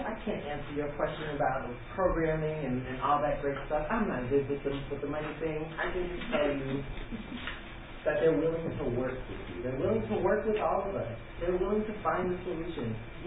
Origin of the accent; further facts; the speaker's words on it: Florida, United States; I'm definitely not going to ride bikes in the cold. I'm from Florida.